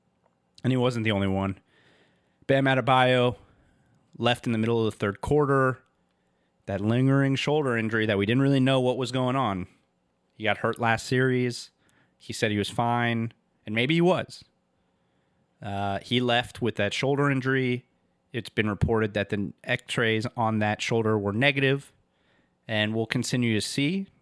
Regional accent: Miami, Florida, United States; I grew up in Miami, as I said in the trailer, if you listen to it.

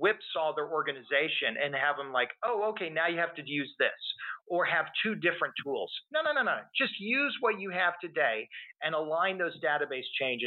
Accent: Texas, United States; And look, I'm from Texas

